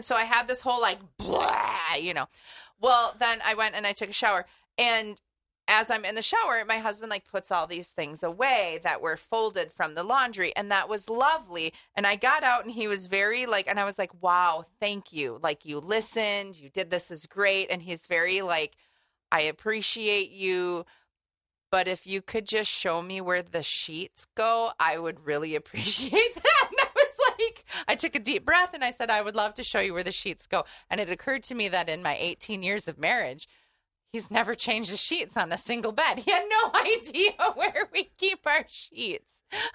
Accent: Rhinelander, Wisconsin, United States; Like, my dad, I was raised in Rhinelander, but my dad was from Chicago.

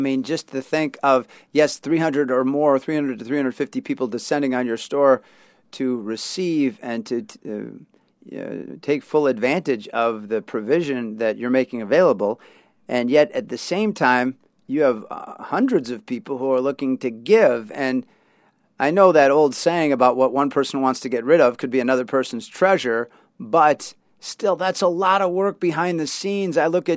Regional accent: Milwaukee, Wisconsin, United States; because I'm from Milwaukee. I mean, I love that city

